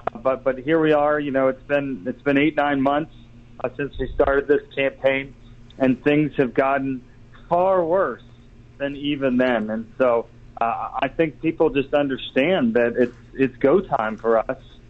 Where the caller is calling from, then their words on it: Reno, Nevada, United States; You know, we're in Reno today, and we just finished swinging through the entire state.